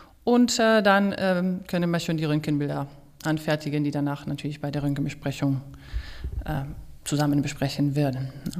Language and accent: German; Spain; German is a second language; moved away as an adult; now in Germany; Gut, ich meine, bei mir, wie man hört, bin ich auch nicht in Deutschland geboren, sonst ich komme aus Spanien. Und bin ich auch, habe ich mein Studium auch in Spanien gemacht und bin schon 15 Jahre her nach Deutschland gekommen